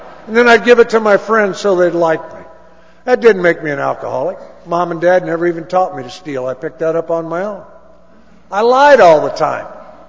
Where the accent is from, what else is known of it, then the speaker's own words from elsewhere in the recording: Danville, Illinois, United States; I grew up in Danville, Illinois, and I had a tremendous childhood.